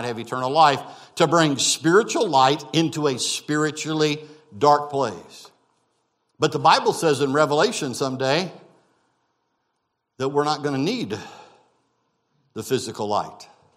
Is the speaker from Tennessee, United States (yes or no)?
no; Missouri, United States; As you know, I came from Missouri.